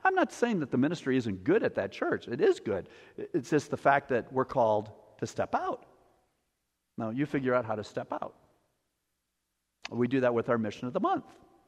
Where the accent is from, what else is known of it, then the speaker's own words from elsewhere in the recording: Wisconsin, United States; And as much as I grew up in Wisconsin, I said, this is as north as we're getting.